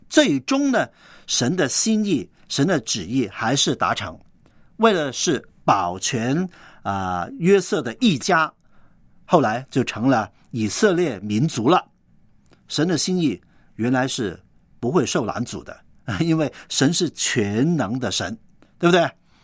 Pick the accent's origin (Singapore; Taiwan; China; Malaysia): China; 何况是我们中国人，我们的传统呢，已经习惯了拜很多神